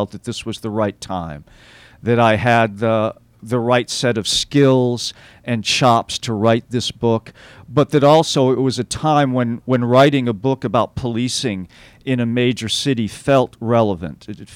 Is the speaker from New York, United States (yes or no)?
yes; Staten Island, New York, United States; born there; But I was born in New York, born on Staten Island, just where the you know, principal of this story is born. Lived and worked in New York.